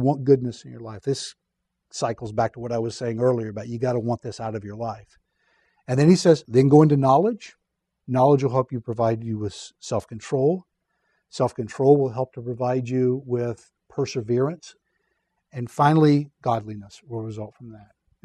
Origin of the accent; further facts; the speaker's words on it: the South, United States; probably because I grew up in the South and that's just the way the South deals with stress.